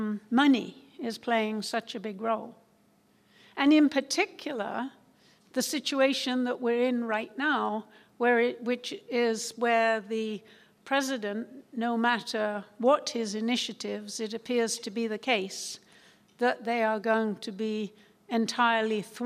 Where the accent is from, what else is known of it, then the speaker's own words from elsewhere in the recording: United Kingdom; I'm a Brit, I'm not an American